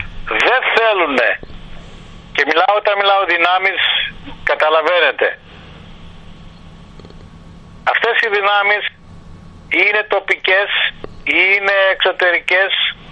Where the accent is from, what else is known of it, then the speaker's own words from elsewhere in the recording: Greece; Και πάντοτε τα πλακώνουνε γιατί είμαστε Έλληνες, δεν τα βγάλουμε.